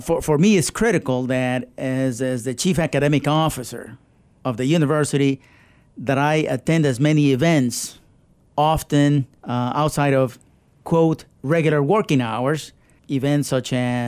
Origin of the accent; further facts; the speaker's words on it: Colombia; English is a second language; now in Texas, United States; We enjoy the benefits of superb weather coming from a tropical country. And I was born and raised in Colombia.